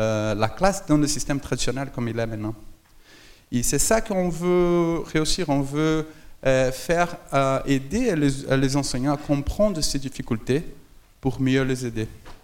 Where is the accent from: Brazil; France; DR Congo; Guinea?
Brazil; French is a second language; je parle français comme ça parce que je viens du Brésil